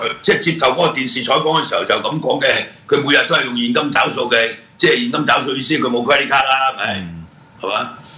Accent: Hong Kong; 如果国安法系打压我哋香港人嘅自由嘅话

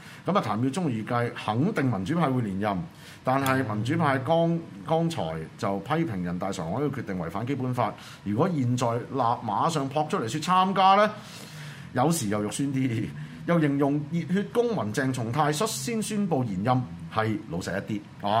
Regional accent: Hong Kong; 成件事就系打開我哋香港人嘅口袋，同埋嘅置我哋香港人嘅生死安全於不顧，系咪？

